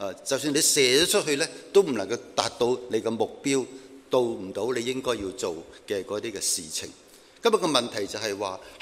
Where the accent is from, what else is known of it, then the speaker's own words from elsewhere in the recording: China; 箭对于我们中国人来讲呢，其实很重要的。